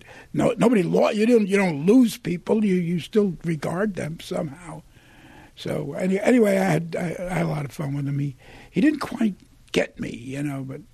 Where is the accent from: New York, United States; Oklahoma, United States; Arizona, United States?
New York, United States; Brooklyn; I'm from Williamsburg. You know, we used to pay $18 a month in rent in Williamsburg.